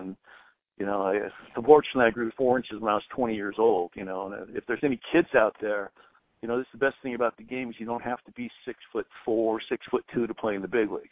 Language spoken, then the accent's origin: English; Huntington Beach, California, United States; I'm from Huntington Beach, California.